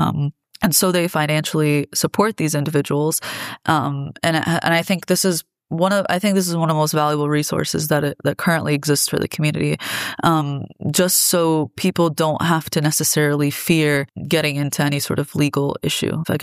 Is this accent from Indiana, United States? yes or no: no; New York, United States; I mean, I'm from New York, and oh man, last time I went, I was detained for a couple hours because of my journalism work.